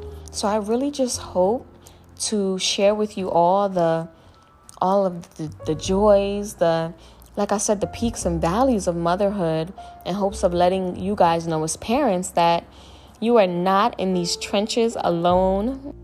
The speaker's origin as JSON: {"language": "English", "region": "New Jersey", "country": "United States", "tie": "born or raised there", "said": "I was born and raised in Jersey. Growing up near the beach, I wouldn't have it any other way."}